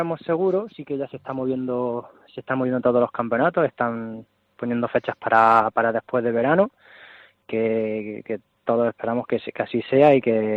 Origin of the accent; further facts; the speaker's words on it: Albacete, Castilla-La Mancha, Spain; es uno de mis sitios preferidos aquí en mi tierra, ir a Albacete a que me vea mi gente